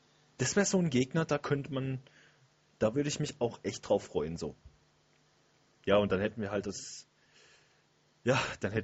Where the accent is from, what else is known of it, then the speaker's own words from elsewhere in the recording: Durlach, Baden-Württemberg, Germany; Da fangen wir gleich mal mit meiner Heimat an. Und zwar fangen wir bei der Spielvereinigung Durlachauer an.